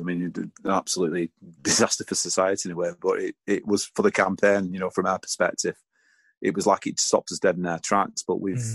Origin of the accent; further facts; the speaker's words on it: Leigh, North West England, United Kingdom; I was brought up in Lee like Paul, and I think one of the things that's missing is that it has been a bit of a cultural void